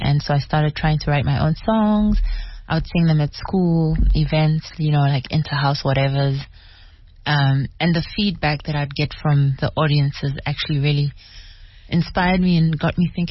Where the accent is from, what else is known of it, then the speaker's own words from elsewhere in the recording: Soshanguve, Gauteng, South Africa; I grew up in Soshanguve.